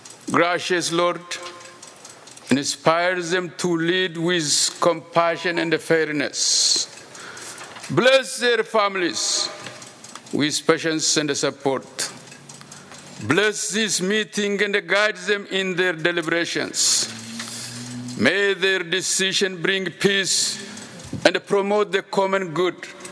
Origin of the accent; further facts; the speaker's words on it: Ethiopia; now in United States; I'm originally from Ethiopia. I came to the U.S. 24 years ago.